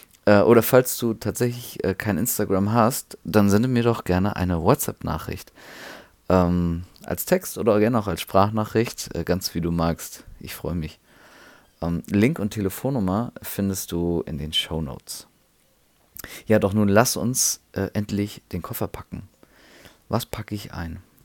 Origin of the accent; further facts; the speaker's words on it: Germany; Ach ja, ich bin Deutscher. Ich komme fast überall rein, so blöd es klingt.